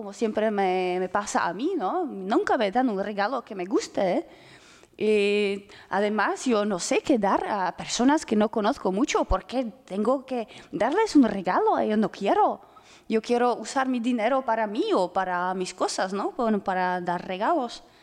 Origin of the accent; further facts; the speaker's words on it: Spain; como soy española y nosotros tenemos muchas fiestas nacionales